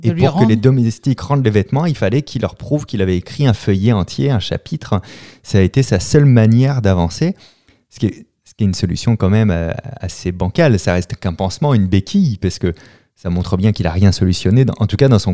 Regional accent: La Rochelle, Nouvelle-Aquitaine, France; je viens de La Rochelle, c'est une ville très festive

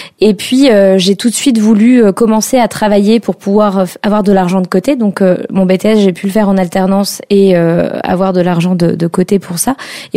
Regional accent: Marcq-en-Barœul, Hauts-de-France, France; je viens de Marcq-en-Barœul, une petite commune à côté de Lille.

